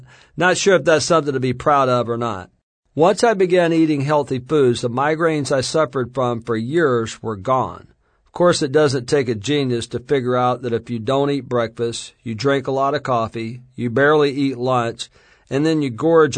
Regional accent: Alabama, United States; I told you I'm from Alabama.

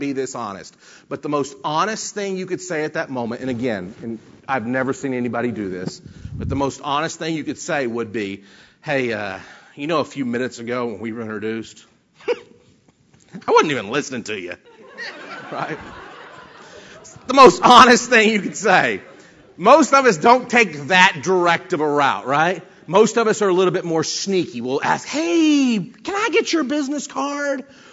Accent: Dallas, Texas, United States; I'm from Dallas.

